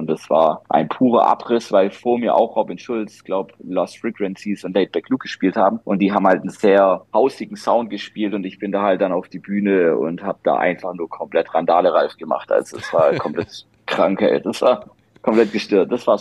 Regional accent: Stuttgart, Baden-Württemberg, Germany; als ich da dann wirklich gespielt habe, in meiner Heimatstadt auf dem Stuttgarter Schlossplatz

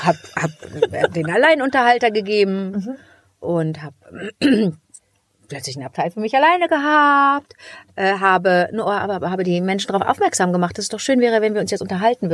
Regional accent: Cologne, North Rhine-Westphalia, Germany; ich bin aus Köln

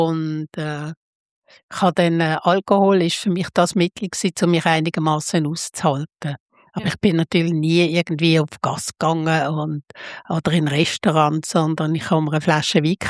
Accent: Basel, Basel-Stadt, Switzerland; ich bin in Basel aufgewachsen, oder?

